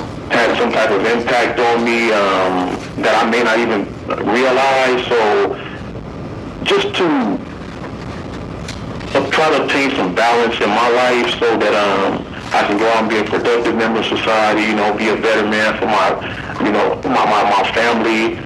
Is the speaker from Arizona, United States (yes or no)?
yes; Eloy, Arizona, United States; We're both from Eloy, Arizona, and went to school together.